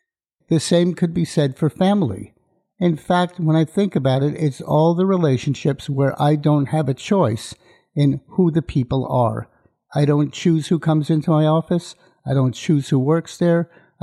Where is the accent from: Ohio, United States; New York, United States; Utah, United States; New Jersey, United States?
New York, United States; New York City; I grew up in New York City, and hunting was never part of my life.